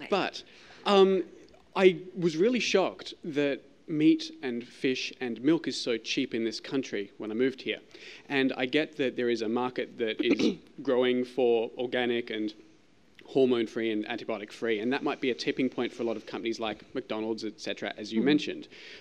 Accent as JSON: {"language": "English", "country": "Australia", "said": "and I'm an Australian."}